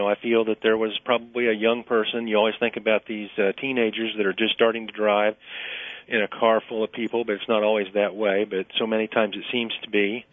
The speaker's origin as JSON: {"language": "English", "region": "Kansas", "country": "United States", "tie": "born or raised there", "said": "I remember 40, 45 years ago as a child growing up in South Central Kansas on Highway 81 and 56 and 54"}